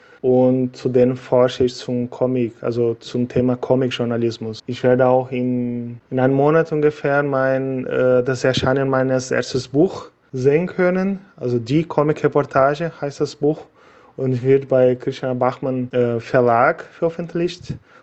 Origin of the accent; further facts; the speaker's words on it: Brazil; German is a second language; also born or lived in Germany; ich seit November zurück in meine Heimatland Brasilien lebe. Ich habe 8 Jahre in Deutschland gelebt